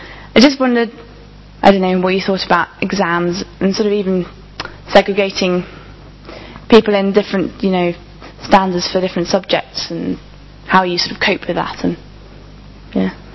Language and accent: English; South East England, United Kingdom; I grew up in Kent, and where we still have grammar schools.